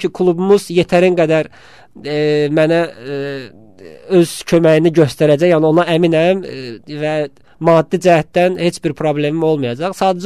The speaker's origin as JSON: {"language": "Azerbaijani", "region": "Baku", "country": "Azerbaijan", "tie": "born there", "said": "Bəli, Bakıda doğulmuşam. Biləcəridə..."}